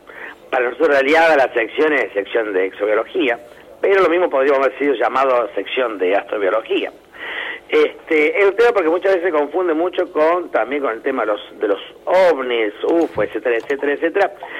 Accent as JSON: {"language": "Spanish", "town": "Casilda", "region": "Santa Fe", "country": "Argentina", "lives_now": "Formosa, Argentina", "said": "soy de Casilda, de Santa Fe. Nada más que trabajando acá, junto con mi señora, que también es de Santa Fe ella, pero estamos trabajando acá en la universidad."}